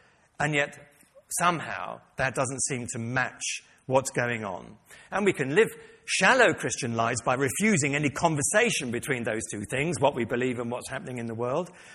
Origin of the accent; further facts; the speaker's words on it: London, United Kingdom; I was brought up in North London.